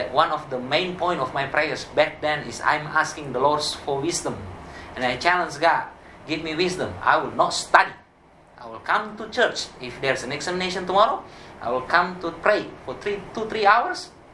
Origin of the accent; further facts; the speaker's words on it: Indonesia; English is a second language; That's Indonesia. I'm right in the middle of the K Island over there. Semarang is central Java. Even to go my hometown is like 2 hours flight.